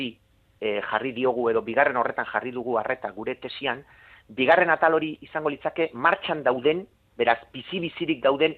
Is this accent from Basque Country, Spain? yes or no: yes; Basque Country, Spain; Azken batean euskalduna naiz, euskaraz ikasitakoa